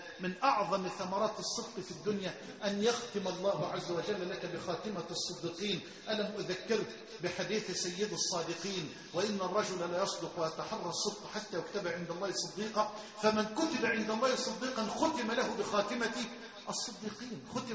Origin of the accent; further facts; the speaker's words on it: Egypt; اللهم اجعل بلدنا مصر أمنا أمانا سخاء رخاء